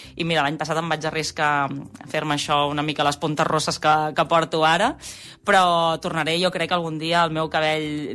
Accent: Vilafranca del Penedès, Catalonia, Spain; tinc 34 anys, sóc de Vilafranca del Penedès i fa 7 anys que treballo exclusivament

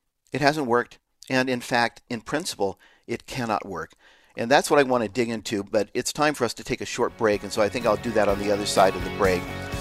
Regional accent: California, United States; Well, yes … I'm from California, too.

